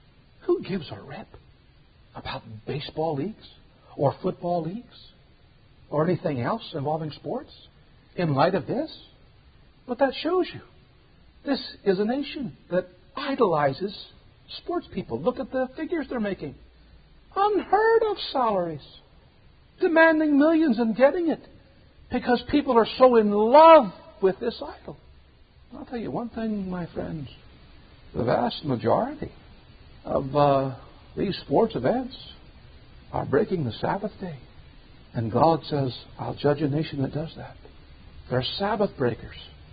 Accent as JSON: {"language": "English", "country": "United States", "said": "I'm not opposed to that. I am an American."}